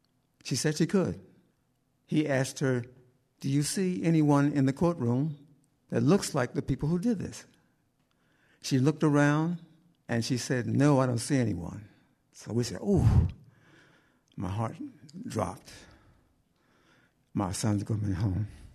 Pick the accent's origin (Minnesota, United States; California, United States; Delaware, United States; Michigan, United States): Delaware, United States; Now, we're from Delaware.